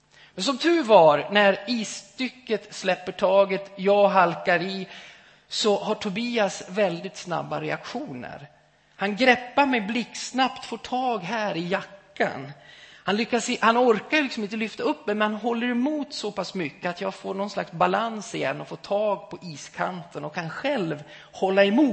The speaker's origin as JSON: {"language": "Swedish", "region": "Gävleborg County", "country": "Sweden", "tie": "born or raised there", "said": "I en av våra så kallade pissbäckar hemma i Hälsingland"}